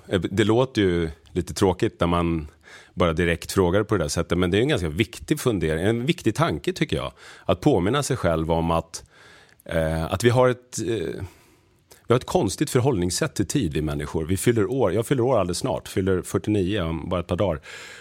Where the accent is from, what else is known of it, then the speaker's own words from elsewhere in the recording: Sweden; jag som svensk man